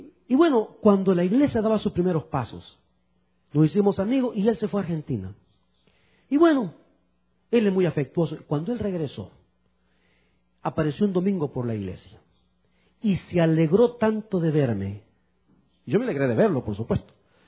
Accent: El Salvador; Como salvadoreño que soy, ¿verdad?

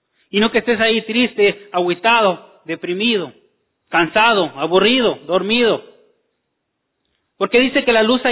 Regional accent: Mexico; como buen mexicano, dijimos

